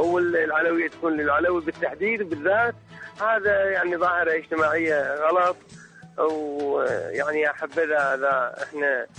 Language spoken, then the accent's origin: Arabic; Bahrain; من البحرين